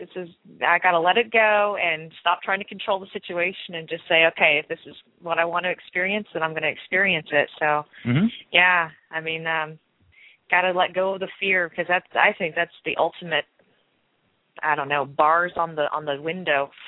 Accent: Arkansas, United States; But the most memorable UFO sightings were definitely from growing up in Arkansas.

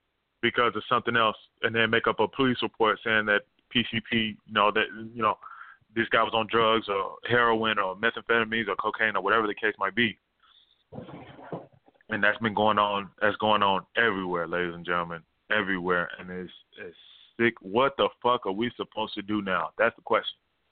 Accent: Austin, Texas, United States; I was raised around Caucasian people my whole life. I went to Patton Elementary in Oak Hill. You know Oak Hill, Southwest Austin.

